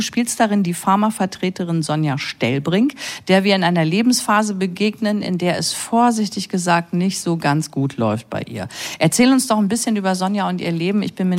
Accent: North Rhine-Westphalia, Germany; Meine Heimat.

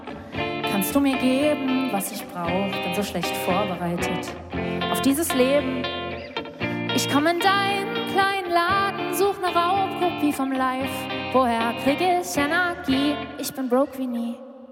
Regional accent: Berlin, Germany; born there; also born or lived in Darmstadt; now in Chemnitz, Germany; Ich bin ja in Berlin geboren, habe nach dem Abi dann auch wieder lange in Berlin gewohnt, habe aber nicht hier Abi gemacht.

